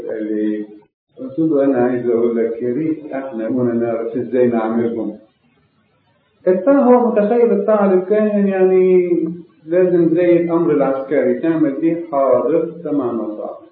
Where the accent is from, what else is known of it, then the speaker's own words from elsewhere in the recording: Egypt; كمصريين بوجه عام أو كشرقيين